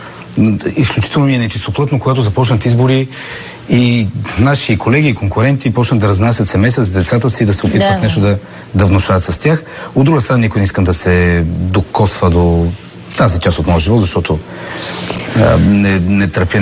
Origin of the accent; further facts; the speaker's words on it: Sofia, Sofia City, Bulgaria; роден съм в София, поредно поколение съм роден в този град. Убеден български националист-патриот.